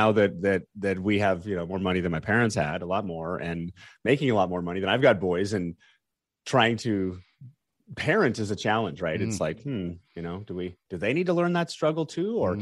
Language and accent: English; Long Beach, California, United States; also born or lived in Diamond Bar; And we grew up in Long Beach, California. And then in fourth grade, we moved to Diamond Bar.